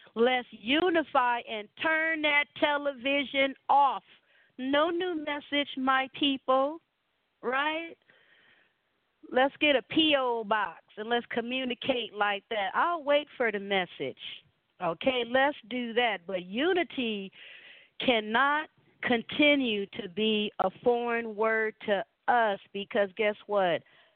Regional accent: United States; born there; You know, I'm indigenous American. I was born in America. That's all I ever thought I was the whole time I was growing up.

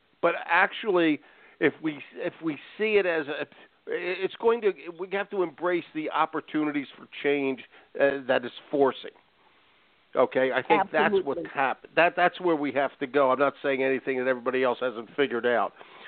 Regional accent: Philadelphia, Pennsylvania, United States; accent: Philadelphia; also born or lived in Chicago, United States; now in Maine, United States; My accent is Philadelphia, but I live, ready for this? I live in Maine.

